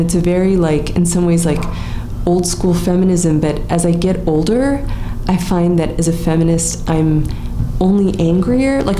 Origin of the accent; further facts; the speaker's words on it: California, United States; I grew up in Southern California. I fought these when I was a young person.